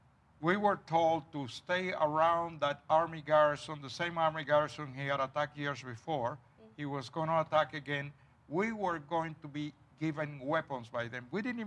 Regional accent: Cuba; Well, I was born in Cuba.

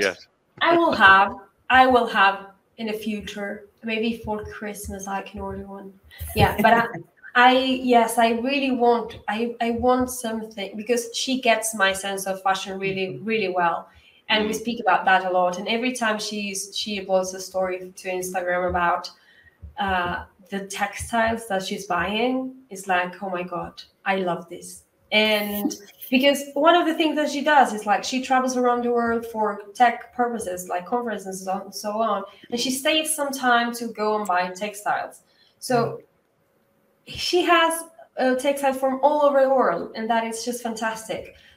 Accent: Uruguay; English is a second language; now in Spain; But I'm originally from Uruguay, Uruguay, the tiny piece of land between Argentina and Brazil. So it's like this. We're only 3 million people

